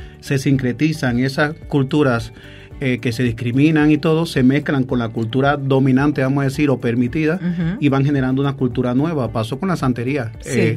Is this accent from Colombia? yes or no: no; Cuba; now in Mexico; Somos mexicanos, ya soy mexicano. Aparte que vengo de Cuba, ya soy mexicano.